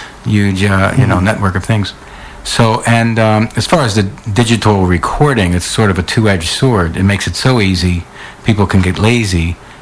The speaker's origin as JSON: {"language": "English", "country": "United States", "said": "Well, I'm an American. They must let me in, I hope."}